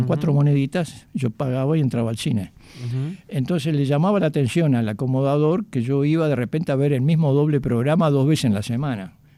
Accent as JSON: {"language": "Spanish", "region": "Montevideo", "country": "Uruguay", "said": "Le digo, sí, soy de Uruguay, Montevideo."}